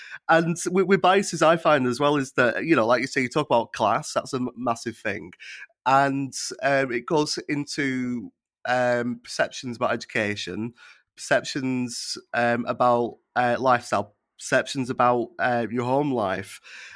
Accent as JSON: {"language": "English", "town": "Accrington", "region": "North West England", "country": "United Kingdom", "accent": "Lancashire", "said": "old school, say, Lancashire accents are dying out. I'm from Accrington Blackburn way, and they say Blackburn's probably the last one that's sort of going to stick around."}